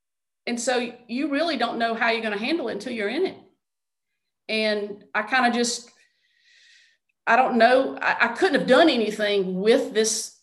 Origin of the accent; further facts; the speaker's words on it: Easley, South Carolina, United States; And you heard me say I was from Easley, small town, knew the bank president, graduated with his son.